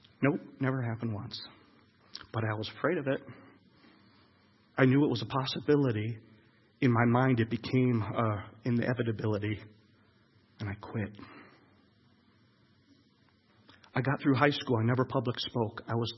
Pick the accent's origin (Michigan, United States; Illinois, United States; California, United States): Illinois, United States; I'm from Illinois.